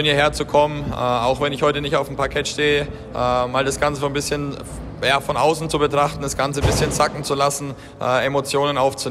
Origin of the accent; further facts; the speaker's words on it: Bamberg, Bavaria, Germany; Ich meine, ich bin jetzt in Bamberg, in meiner Heimatstadt, wieder zurückgekehrt.